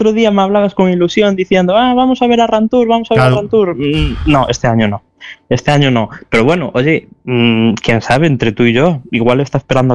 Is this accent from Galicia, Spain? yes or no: yes; Ourense, Galicia, Spain; para los que somos de Ourense